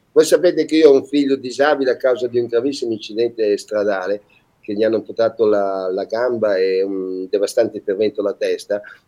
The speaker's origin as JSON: {"language": "Italian", "town": "Milan", "region": "Lombardy", "country": "Italy", "tie": "born or raised there", "said": "E io ho avuto un'infanzia fantastica, in una zona meravigliosa"}